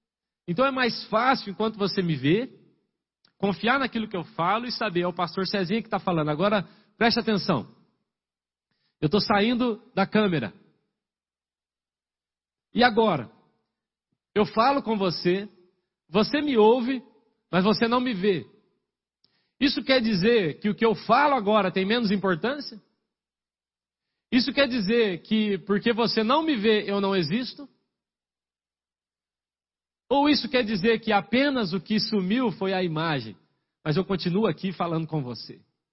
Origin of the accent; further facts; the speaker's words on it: Paraná, Brazil; Eu falei, vim do Paraná. Vim só para passar esse tempo aqui, para evangelizar.